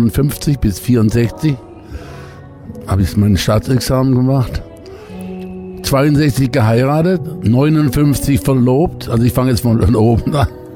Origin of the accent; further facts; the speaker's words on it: Baden-Baden, Baden-Württemberg, Germany; 65 stand ich zum ersten Mal in Baden-Baden, meiner Heimatstadt, auf der Bühne.